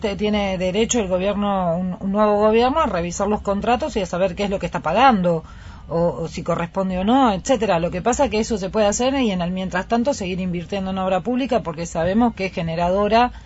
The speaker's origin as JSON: {"language": "Spanish", "town": "Palmira", "region": "Mendoza", "country": "Argentina", "said": "yo soy de Palmira, usted debe conocer Palmira, y fue un pueblo que cuando yo nací era un pueblo pujante."}